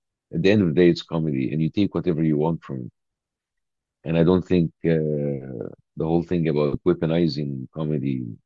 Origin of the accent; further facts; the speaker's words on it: Egypt; English is a second language; moved away as an adult; now in United States; raised in Egypt until the age of 40. I only moved to America in the last 10 years, but Egypt has been my hometown, my birthplace.